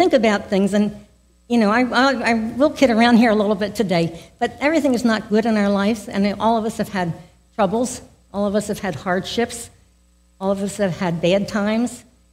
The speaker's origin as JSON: {"language": "English", "region": "New Jersey", "country": "United States", "tie": "born or raised there", "also_born_or_lived": "South Dakota / Okinawa / Saudi Arabia", "said": "So now, I grew up in South Jersey. I lived there most of my life, but I also lived in South Dakota, Okinawa, Saudi Arabia."}